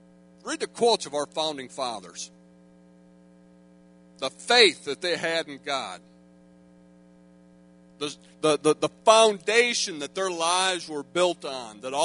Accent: United States; And while I feel that burden as an American to be strong

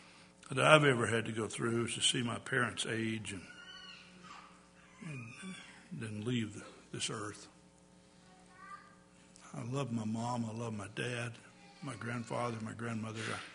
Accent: Texas, United States; He said, well, you probably in Texas, because I grew up in Texas, you probably spent a lot of time out in the heat.

